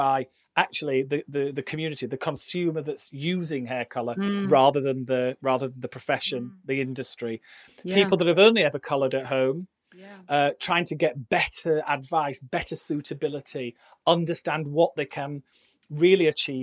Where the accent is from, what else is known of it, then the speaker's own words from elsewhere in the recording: Barnsley, Yorkshire and the Humber, United Kingdom; I'm from Yorkshire, and I started working in a salon in my hometown, which is Barnsley